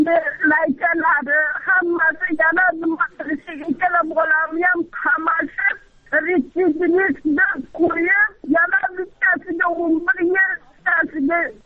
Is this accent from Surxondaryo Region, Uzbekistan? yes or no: no; Fergana Region, Uzbekistan; Farg'onadanman.